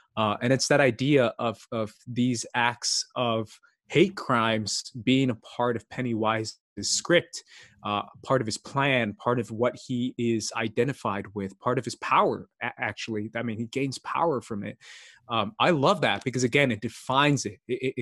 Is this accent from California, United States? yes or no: no; Texas, United States; also born or lived in Arizona; I grew up in the South. I mean, I grew up in Texas and Arizona, so I know a lot of people who really did have these thoughts